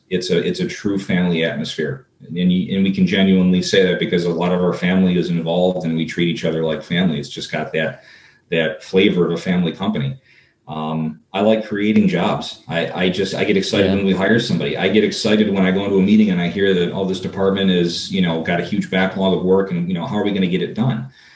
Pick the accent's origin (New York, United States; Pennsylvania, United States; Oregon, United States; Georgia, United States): New York, United States; Hilton; Hilton, actually. I grew up in Hilton. That's where I was born. Moved to the city. I lived in Cornhill for about 4.5 years when I was going to school.